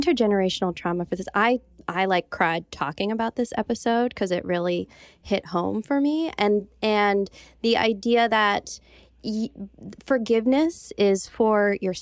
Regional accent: Connecticut, United States; Like, you know, my dad is Puerto Rican, but I grew up in Connecticut and I'm very white looking.

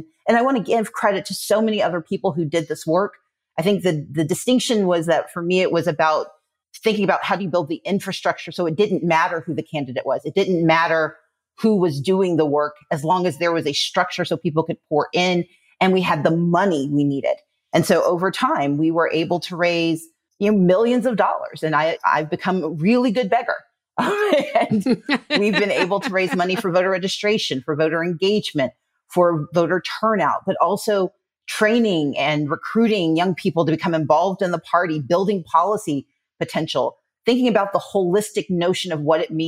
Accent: Mississippi, United States; also born or lived in Wisconsin, United States / Georgia, United States; I am a daughter of the South. I was born in Wisconsin, but I grew up in Mississippi. I came of age in Georgia.

